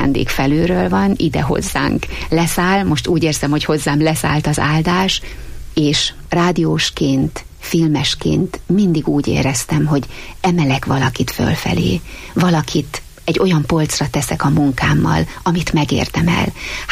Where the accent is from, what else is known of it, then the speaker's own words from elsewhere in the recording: Sátoraljaújhely, Borsod-Abaúj-Zemplén, Hungary; én nem tudom az újhelyi görög katolikus közösséget elhagyni. Ott születtem, ott éltem, ott dicsértem az Istent, onnan indultam